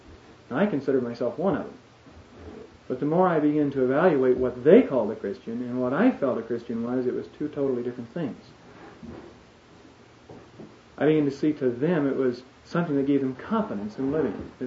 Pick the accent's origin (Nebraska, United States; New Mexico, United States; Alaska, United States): Nebraska, United States; I was raised in the Midwest on a farm south of Omaha, about 30 miles.